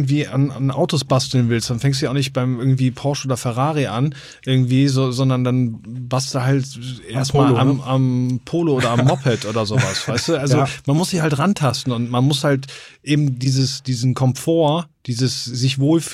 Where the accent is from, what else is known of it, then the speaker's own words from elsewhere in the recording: Rhineland, Germany; now in Hamburg, Germany; ich komme ja ursprünglich aus dem Rheinland